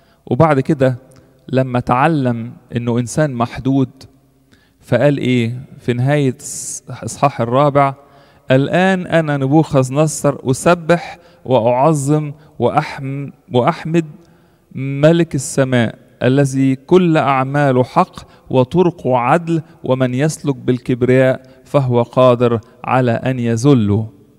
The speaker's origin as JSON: {"language": "Arabic", "country": "Egypt", "moved": "yes", "said": "إحنا كلنا يمكن شعرنا بيها لما انتقلنا مثلاً من مصر لهنا"}